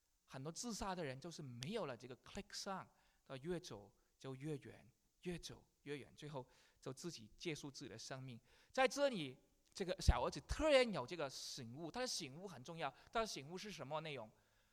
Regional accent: China; 我们中国人通常怎么讲？

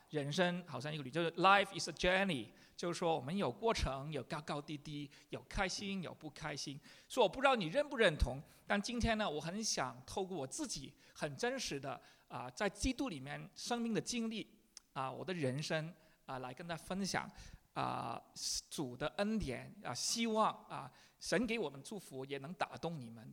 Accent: Hong Kong; now in United Kingdom; 我小时候在香港是，我来 英国之前做过两个公司了

